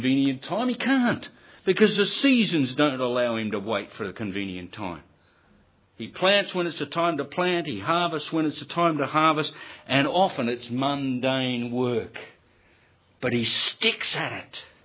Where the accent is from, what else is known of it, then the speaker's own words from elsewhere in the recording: Sydney, New South Wales, Australia; Oh, we're from Sydney and we're down for our honeymoon.